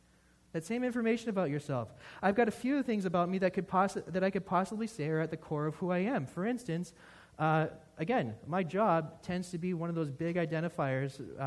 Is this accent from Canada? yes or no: yes; Canada; I'm a Canadian.